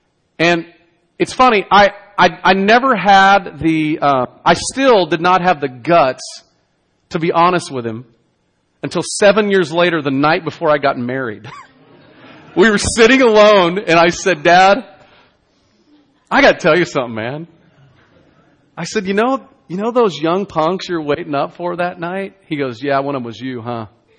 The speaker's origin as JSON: {"language": "English", "region": "the South", "country": "United States", "tie": "born or raised there", "said": "I grew up in the South where we got spanked, okay?"}